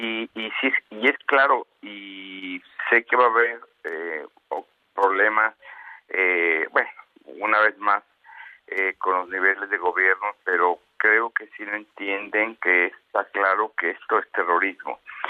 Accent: Mexico; uno de los que más respetamos como mexicanos

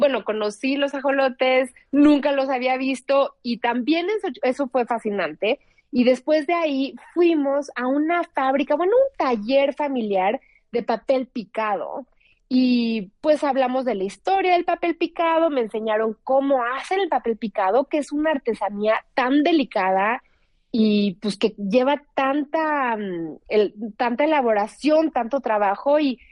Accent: Mexico City, Mexico; yo soy de aquí, de la Ciudad de México, era politóloga, me cambié a chef una vez que me mudé a Estados Unidos

